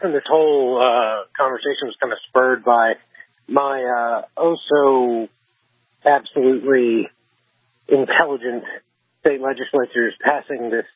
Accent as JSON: {"language": "English", "region": "Mississippi", "country": "United States", "said": "I'm only from Mississippi. You know, we're not the smartest folks down here."}